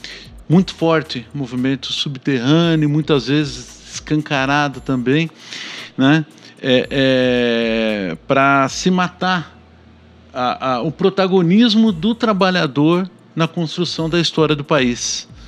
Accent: Santo André, São Paulo, Brazil; born there; Tenho 62 anos … eu sou nascido em Santo André, fui operário e sou operário minha vida toda, né?

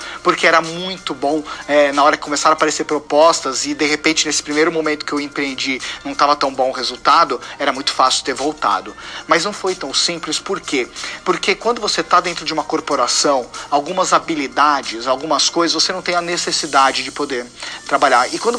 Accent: São Paulo, Brazil; born there; com 34 anos, eu nasci em São Paulo

